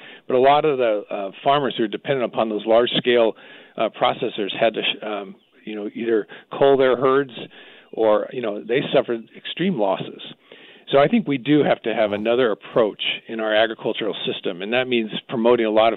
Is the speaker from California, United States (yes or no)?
yes; California, United States; Yeah, I was raised in California, and I love California